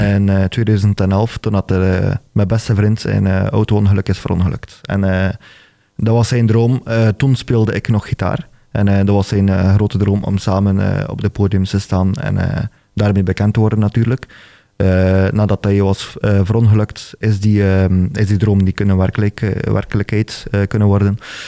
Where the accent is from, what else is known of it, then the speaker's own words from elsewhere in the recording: Veurne, Flanders, Belgium; also born or lived in Ostend; Ik kom persoonlijk van Veurne. Ben daar niet geboren, ben geboren uit Oostende.